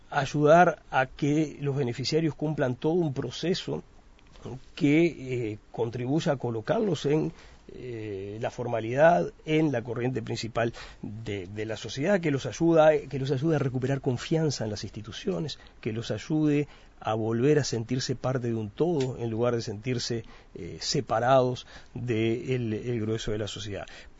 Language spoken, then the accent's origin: Spanish; Uruguay; somos todos uruguayos